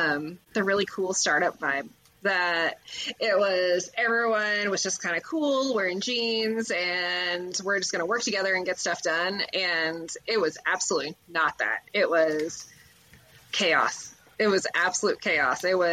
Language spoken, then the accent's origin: English; Midwest, United States; I think being born and raised in the Midwest, like there's just like, you kind of expect the American dream.